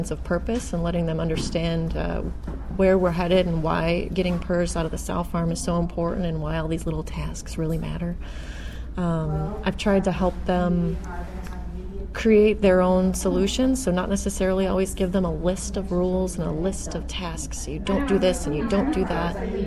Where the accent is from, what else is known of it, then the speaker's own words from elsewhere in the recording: Illinois, United States; I grew up outside Chicago, and I did my undergrad at University of Illinois